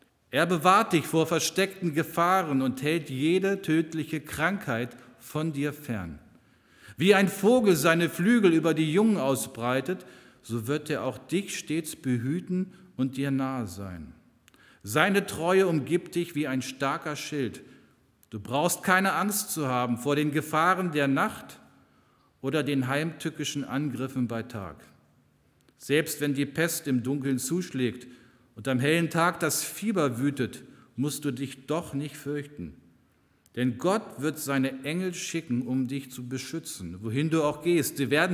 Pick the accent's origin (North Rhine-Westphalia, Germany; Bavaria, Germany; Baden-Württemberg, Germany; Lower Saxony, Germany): Lower Saxony, Germany; Braunschweig; da wo ich herkomme, sang man zu dieser Zeit lange Lieder mit Orgelbegleitung aus dem Gesangsbuch.